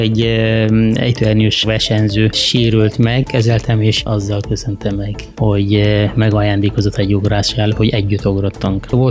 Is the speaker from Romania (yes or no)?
no; Yemen; Hungarian is a second language; moved away as an adult; now in Hungary; ott születtem, én elvégeztem az iskoláimat, és kaptam a jemeni államtól ösztöndíjat ide, Magyarországra. Debreceni Egyetemen végeztem, és onnan kerültem utána, kaptam meg lehetőséget Sátorajai helyen dolgozni, ott voltam 14 éven keresztül